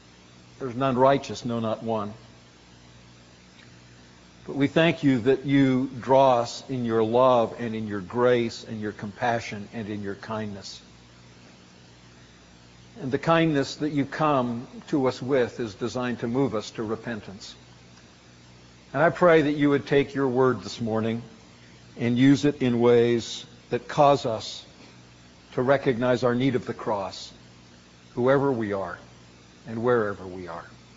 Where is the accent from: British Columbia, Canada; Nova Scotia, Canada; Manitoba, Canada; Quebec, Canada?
British Columbia, Canada; Vancouver; in Vancouver, British Columbia, my hometown